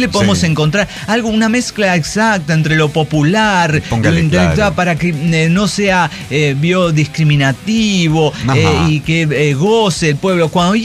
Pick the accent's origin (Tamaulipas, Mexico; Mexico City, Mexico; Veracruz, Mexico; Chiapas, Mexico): Veracruz, Mexico; Orizaba; Yo soy de Orizaba y nunca visité el Museo de Arte de Orizaba.